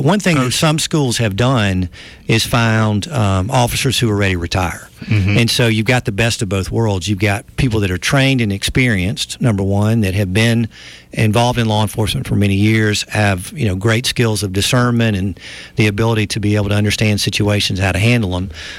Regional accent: Alabama, United States; Well, I'm actually from Marshall County, so just south.

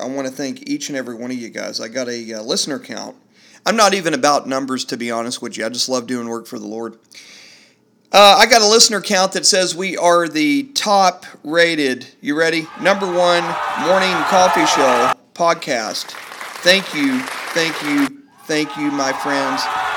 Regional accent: Texas, United States; I grew up in Texas all my life. I'm a native Texan

